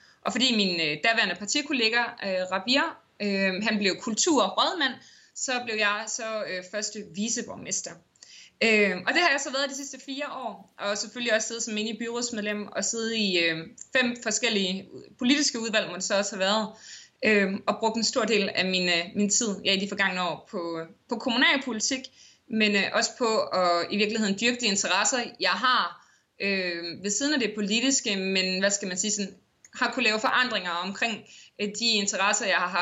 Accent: Aarhus, Central Denmark Region, Denmark; now in Aarhus, Denmark; jeg var fra Aarhus og boede på Fyn, så vi pendlede det første år over vores forhold. Og jeg endte så faktisk med at flytte tilbage til Aarhus i 2013

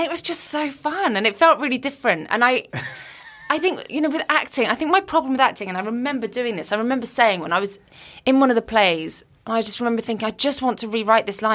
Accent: Guernsey; also born or lived in Liverpool; now in London, United Kingdom; I was brought up on Guernsey. Then I went to Liverpool.

